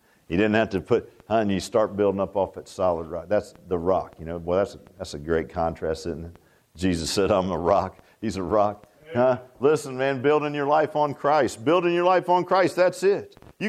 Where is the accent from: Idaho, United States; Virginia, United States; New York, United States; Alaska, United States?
Virginia, United States; Virginia Beach; I grew up in Virginia Beach, and, you know, we didn't have a lot of barns down Virginia Beach.